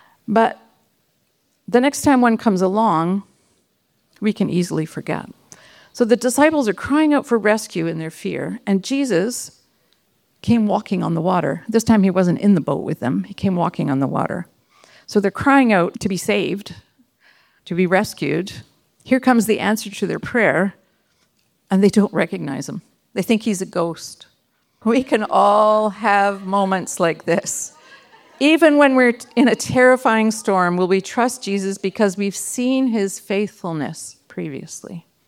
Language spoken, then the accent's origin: English; Toronto, Ontario, Canada; born there; also born or lived in British Columbia; I remember what it felt like when we left BC to come to Ontario. I was born in Toronto, so I knew what I was coming to.